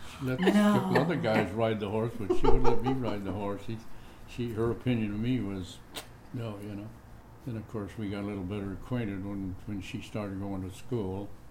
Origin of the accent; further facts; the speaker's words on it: Colton, California, United States; Well, I was born in Colton, California. I'm a California native.